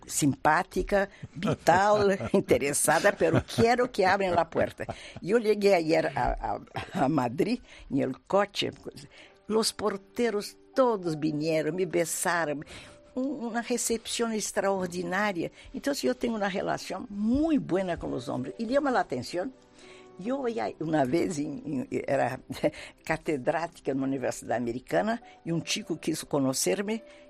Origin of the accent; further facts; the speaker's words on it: Brazil; yo, que soy una escritora brasileña de lengua portuguesa, de alguna manera he navegado por los interiores de los ríos de la lengua portuguesa gracias a mi origen gallega.